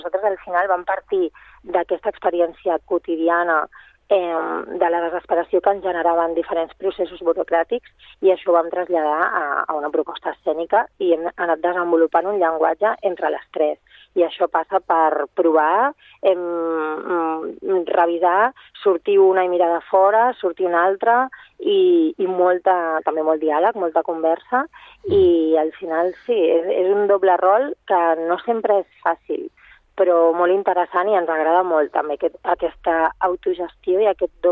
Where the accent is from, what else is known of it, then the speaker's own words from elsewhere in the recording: Catalonia, Spain; que som, la Iris i jo som d'aquí, som catalanes.